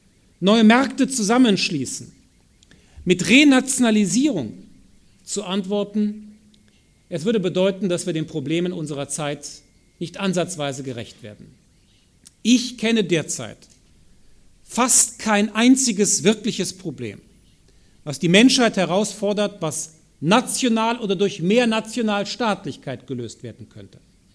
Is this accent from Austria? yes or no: no; Bonn, North Rhine-Westphalia, Germany; Wir haben gestern in meiner Heimatstadt in Bonn, der früheren Hauptstadt, den Tag der deutschen Einheit begannen.